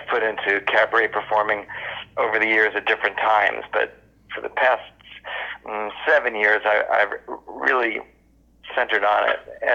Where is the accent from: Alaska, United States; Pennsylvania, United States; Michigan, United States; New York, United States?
New York, United States; New York City; it was all about my childhood and adolescence growing up in New York City.